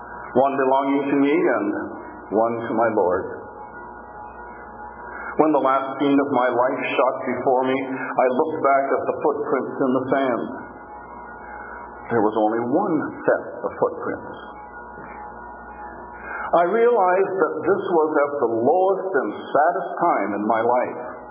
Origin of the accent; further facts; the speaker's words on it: Ontario, Canada; I was raised in Ontario, down in the mostly flat area of southwestern Ontario, a farming area.